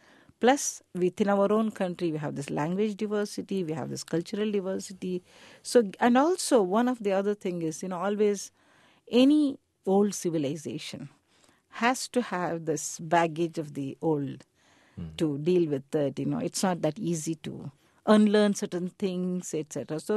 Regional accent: Mysore, Karnataka, India; I come from South India. Well, I had to say, I'm from Mysore

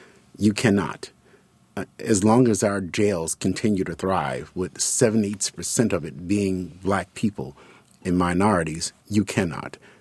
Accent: New York City, New York, United States; I was born and raised in New York City.

